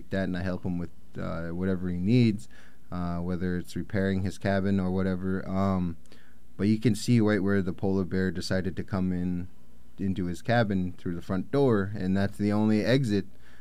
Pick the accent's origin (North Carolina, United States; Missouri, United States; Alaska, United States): Alaska, United States; my uncle shot a polar bear in my hometown. And we're, you know, we're over the Brooks Range from the coast.